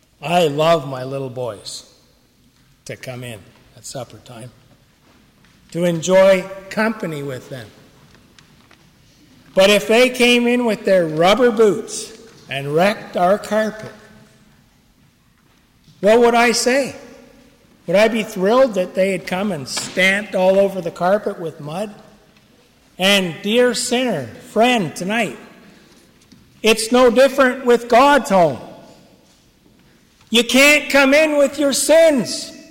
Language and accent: English; Ontario, Canada; Most of you know that I'm from Ontario